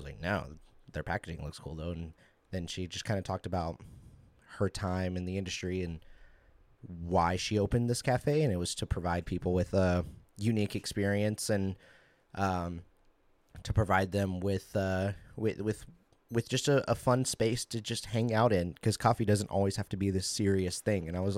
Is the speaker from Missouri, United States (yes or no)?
yes; Missouri, United States; So, you know, me and my partner, we're from Missouri